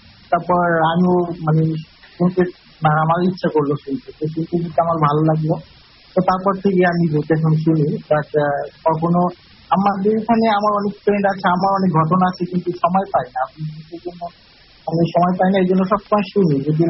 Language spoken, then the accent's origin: Bangla; Bangladesh; actually দাদা হচ্ছে আমি মানে আমি বাংলাদেশি